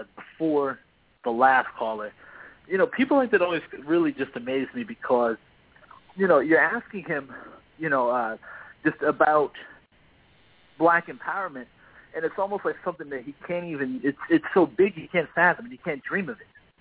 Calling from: Tampa, Florida, United States; I'm calling from Florida, Tampa, Florida.

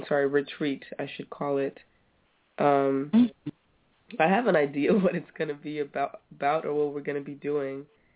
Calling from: Amsterdam, North Holland, Netherlands; Well, I'm calling from Amsterdam.

